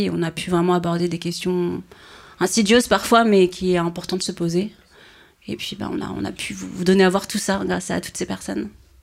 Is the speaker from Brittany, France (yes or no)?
yes; Brittany, France; now in Rennes, France; je suis habitante rennaise mais je suis originaire du Finistère, donc petit village avec peu de blanc.